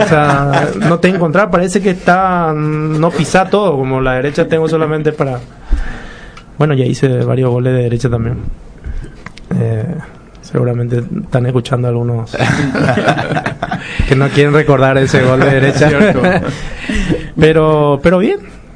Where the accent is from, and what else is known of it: Paraguay